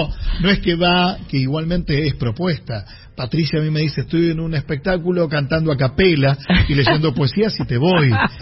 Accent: Argentina

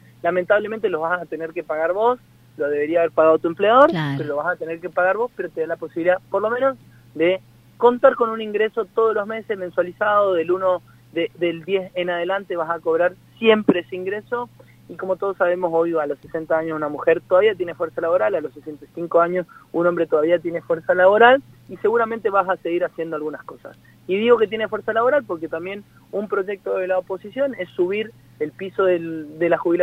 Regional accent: Argentina

